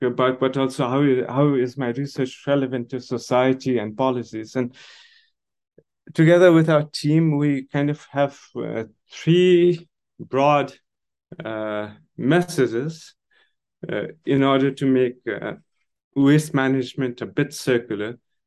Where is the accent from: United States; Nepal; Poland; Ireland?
Nepal; are the same in my childhood growing up in Nepal. Everything was quite circular.